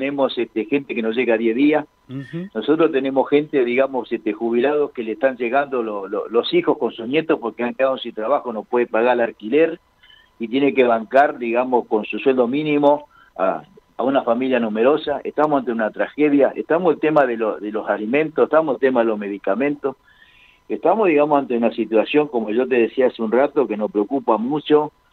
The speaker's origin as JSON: {"language": "Spanish", "town": "Berazategui", "region": "Buenos Aires Province", "country": "Argentina", "said": "yo soy de Berazategui, soy un vecino."}